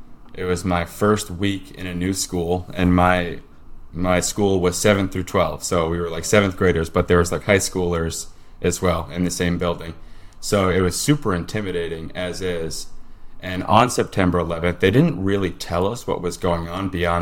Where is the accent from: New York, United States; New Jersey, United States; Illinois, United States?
New York, United States; I grew up in New York, so I was affected by 9/11.